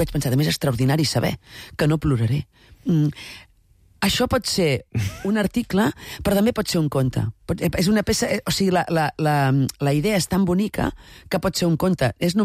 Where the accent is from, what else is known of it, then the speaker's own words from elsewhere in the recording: Valencia, Valencian Community, Spain; jo vinc de València...